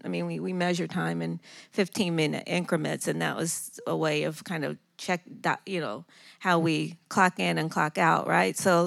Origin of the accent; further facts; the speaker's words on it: Ohio, United States; my own experience growing up in Southwest Ohio in a hyper-incarcerated community where I saw my loved ones in and out of prison